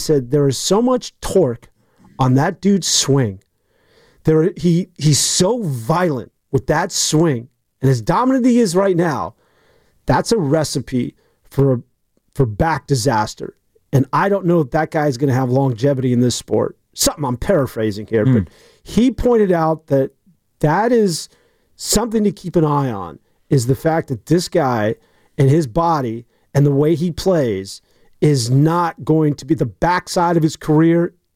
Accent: San Francisco, California, United States; I remember I wasn't even working in this market, but I would come here because I'm from San Francisco visiting family.

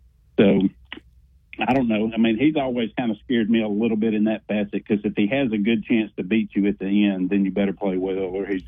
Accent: Alabama, United States; I'm from North Alabama up there where Coach Wimp used to do his coaches' camps with C.M. Newton and stuff.

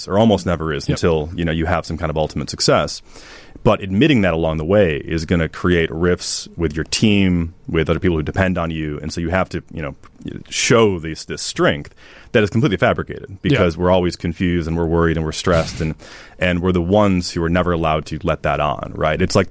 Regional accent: Michigan, United States; being very frustrated by the inefficiency of the computer repair shop in my hometown in Michigan

